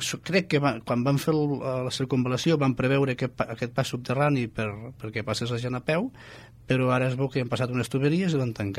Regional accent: Falset, Catalonia, Spain; deixarem el cotxe a casa, els que som de Falset

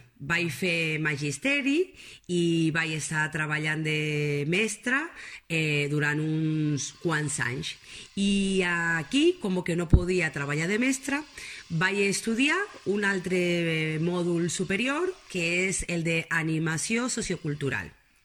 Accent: Buenos Aires, Argentina; Catalan is a second language; now in Spain; ciutat de Buenos Aires, ¿vale? Del barri, d'un barri que està a la zona oest, que es diu Mataderos. Uh-huh. És zona de capital, sí, sí, és ciutat.

